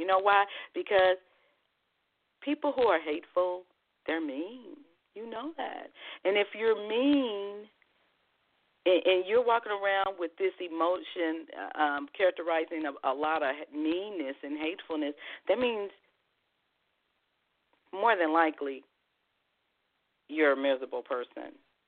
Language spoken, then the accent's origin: English; California, United States; I'm a Californian, you know, my family, most of them are from the East Coast